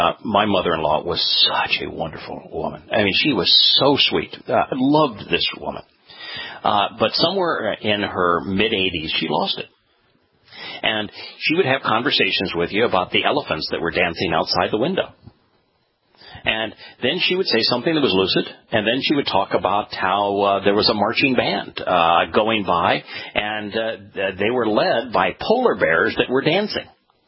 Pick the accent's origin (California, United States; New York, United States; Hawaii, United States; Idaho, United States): California, United States; Los Angeles; because I grew up in Los Angeles and that's San Francisco.